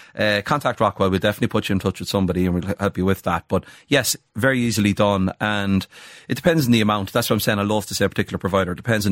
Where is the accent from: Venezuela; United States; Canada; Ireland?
Ireland; Carlow, Leinster; I'm from Carlow. It's a nice place, but you might want to live there.